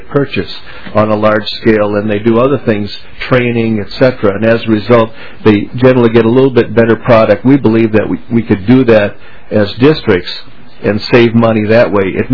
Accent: Minnesota, United States; I grew up just outside of Lake Minnetonka.

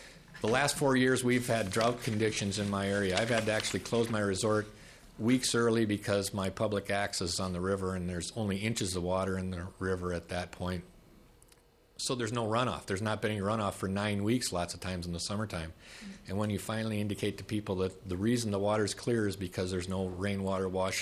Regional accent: Iowa, United States; My mother's from Minnesota. I grew up in Iowa.

